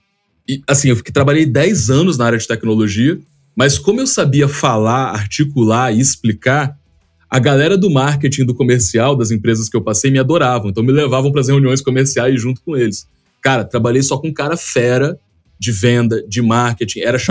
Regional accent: Vitória, Espírito Santo, Brazil; Eu sou nascido e criado no Bonfim. O Bonfim é um bairro periférico aqui de Vitória, no Espírito Santo.

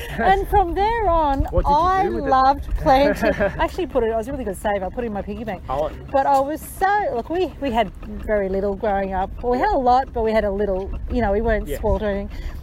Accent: Gold Coast, Queensland, Australia; when I was a brownie and I was about eight or nine years old, and I grew up on the Gold Coast, and we went down to the Broadwater Park and planted a tree each.

